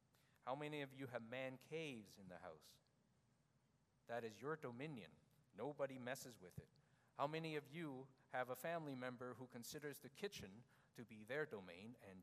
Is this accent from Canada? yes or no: yes; Canada; We have the responsibility also as Canadian citizens to protect our country when there are countries that want to attack us, whether politically, whether economically, whether militarily. Canadians have the duty to protect our land.